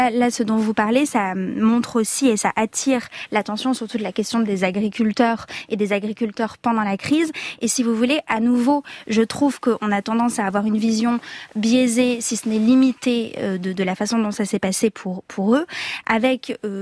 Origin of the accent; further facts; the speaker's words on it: Auvergne-Rhône-Alpes, France; Je viens de de l'Allier.